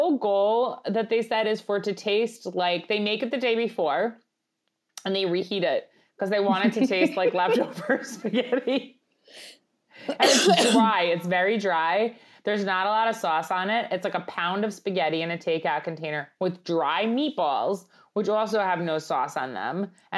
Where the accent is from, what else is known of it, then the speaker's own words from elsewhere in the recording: New York, United States; accent: Long Island; So I moved into my Long Island accent. It comes out when I talk about Italian food.